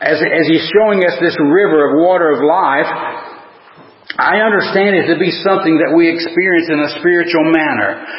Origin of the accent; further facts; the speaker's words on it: Smoky Mountains, United States; Growing up in the Smoky Mountains, that was one thing that I love to be able to do is to go.